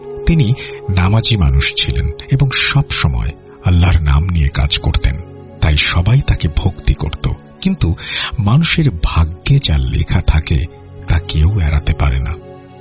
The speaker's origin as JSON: {"language": "Bangla", "town": "Dhaka", "region": "Dhaka Division", "country": "Bangladesh", "tie": "born or raised there", "said": "আমার বাড়ি ঢাকা জেলার কামরাঙ্গীর চর থানার কাছে মাদ্রাসাপাড়া এলাকায়।"}